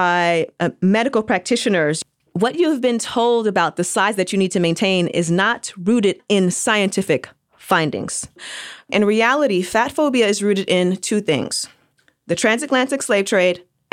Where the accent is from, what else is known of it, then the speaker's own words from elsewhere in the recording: California, United States; You know, I grew up in the Black community in Los Angeles County.